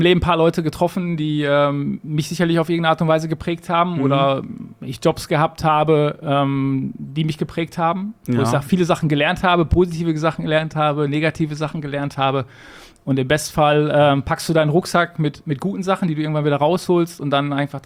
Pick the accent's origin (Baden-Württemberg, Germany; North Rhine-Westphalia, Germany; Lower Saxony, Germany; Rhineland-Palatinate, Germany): North Rhine-Westphalia, Germany; ich bin auf Kohle geboren und meine Heimat ist das Ruhrgebiet. Ist weder Gladbeck, Bottrop noch sonst was, sondern ich bin Pottkind.